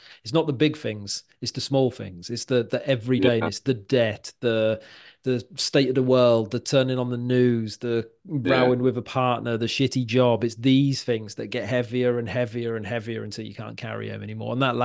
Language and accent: English; Wales, United Kingdom; moved away as an adult; now in Wirral, United Kingdom; I'm from Wales originally, but I've lived around here for my wife's from here, so I moved here like 10, 12